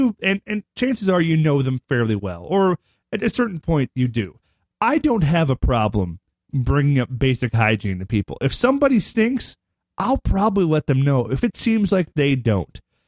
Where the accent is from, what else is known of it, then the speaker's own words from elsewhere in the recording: United States; This is the area. I'm American. I own this area around me where I stand.